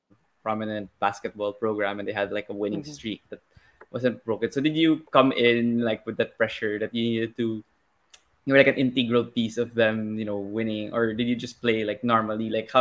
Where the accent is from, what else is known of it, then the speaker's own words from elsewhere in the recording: United States; I mean, I'm from LaSalle.